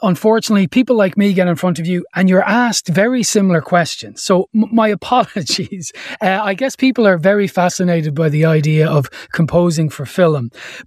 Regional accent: Ireland; accent: Irish; and also teasing my Irish accent at the start. It wasn't a bad impression, I suppose. Do I sound like that? I guess I do to an American.

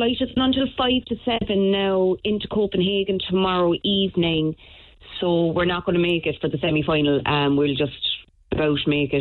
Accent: Ireland; oh my God, maybe we're just blindsided because we're Irish and we just think they're so amazing.

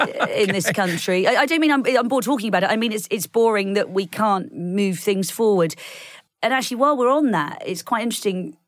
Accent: United Kingdom; Obviously, naturally, I'm a Brit, so I don't share anything

